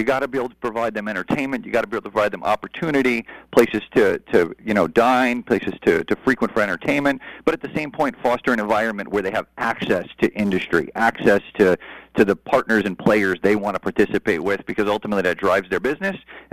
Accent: Connecticut, United States; I grew up in Connecticut as well, and I remember varying stages of Connecticut

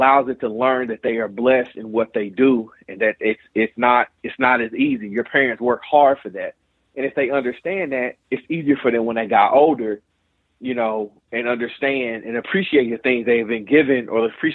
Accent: the South, United States; That was the way we was raised in the South.

